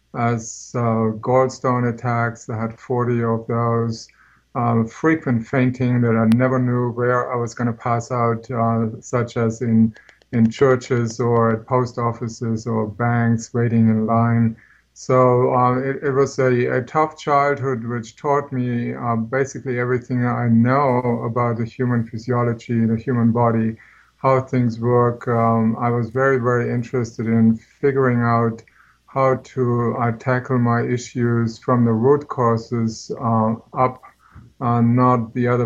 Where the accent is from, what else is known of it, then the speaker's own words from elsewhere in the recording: Germany; I'm 58 years old. I grew up in Germany in your post-war time